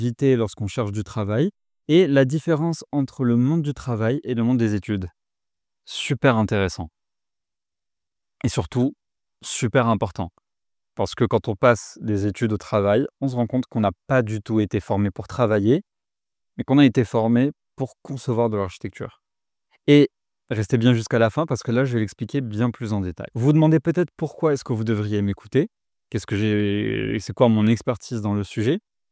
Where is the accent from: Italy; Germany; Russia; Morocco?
Morocco; now in France; j'ai trouvé du travail en France alors que je suis marocain, et oui, je ne suis pas français